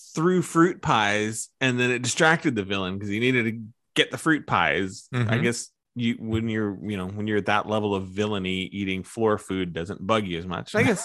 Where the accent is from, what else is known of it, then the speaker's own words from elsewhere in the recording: Omaha, Nebraska, United States; I mean, and you and me, you know, I'm from Omaha originally.